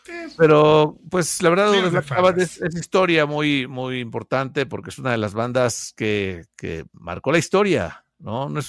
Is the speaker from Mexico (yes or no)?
yes; Veracruz, Mexico; Los demás no, los demás somos veracruzanos.